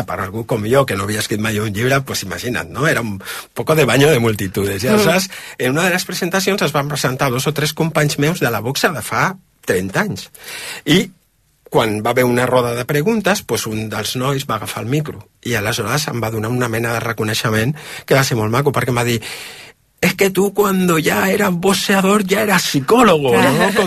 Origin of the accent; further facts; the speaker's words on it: Barcelona, Catalonia, Spain; Jo sóc de Nou Barris, per tant, ho dic una mica com ho diríem a Nou Barris.